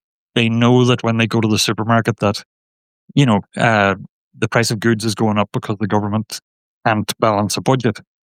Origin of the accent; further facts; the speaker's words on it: Ireland; now in New York, United States; So as you can probably guess, I'm Irish, but I've been living in New York for 10 years.